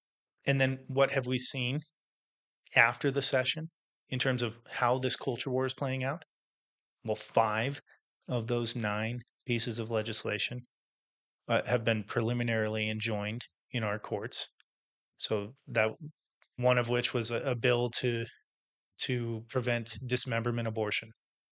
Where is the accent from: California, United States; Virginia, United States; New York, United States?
California, United States; now in Montana, United States; as a kid growing up in California, I never would have guessed that I would be in Montana